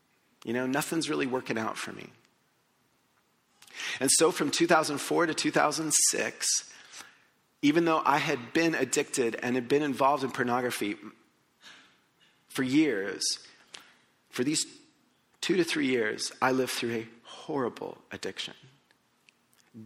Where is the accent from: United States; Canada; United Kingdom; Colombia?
Colombia; I was in the fourth grade growing up in Colombia